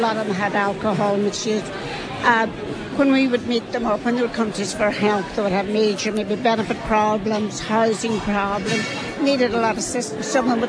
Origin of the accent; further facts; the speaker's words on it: Drumhalla, Ulster, Ireland; moved away as an adult; now in London, United Kingdom; I come from Drumhalla, outside of Rathmullen. And I have been living here in London now since 1986.